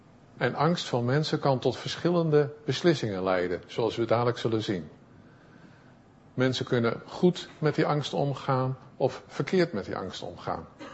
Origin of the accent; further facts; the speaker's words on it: Zoetermeer, South Holland, Netherlands; Ik kom uit Zoetermeer, de groeten uit, van de gemeente uit Zoetermeer, zeg maar.